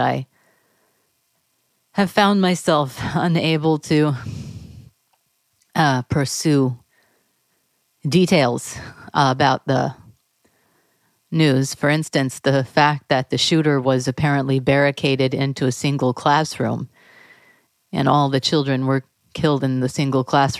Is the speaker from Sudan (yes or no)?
no; Texas, United States; now in Connecticut, United States; I'm from Texas. I have young children, but I live in Connecticut, not far from Sandy Hook.